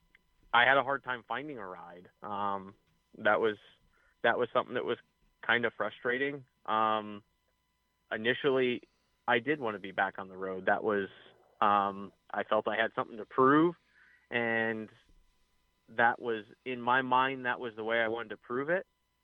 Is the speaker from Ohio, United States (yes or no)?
yes; Fremont, Ohio, United States; both of us grew up in Ohio. We're right from the Attica-Fremont area.